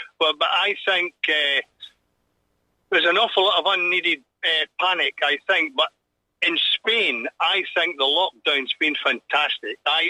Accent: Scotland, United Kingdom; and this is not prejudice because I'm Scottish

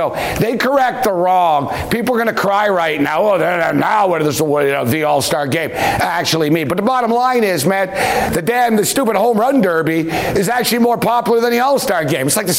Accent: Montreal, Quebec, Canada; I'm from Montreal

